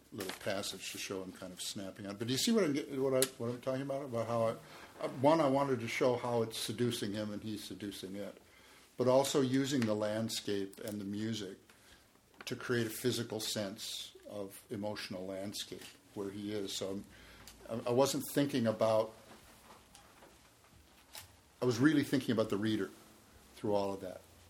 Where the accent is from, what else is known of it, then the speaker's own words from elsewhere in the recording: Minnesota, United States; This is one of my favorite … songs, maybe because I grew up in Minnesota.